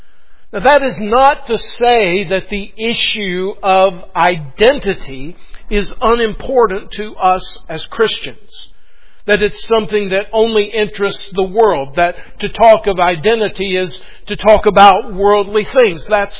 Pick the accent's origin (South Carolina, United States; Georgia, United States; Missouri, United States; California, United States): South Carolina, United States; Pickens; I grew up in Pickens, South Carolina, and I will forever be a Southern boy. And growing up in a small Southern town has shaped who I am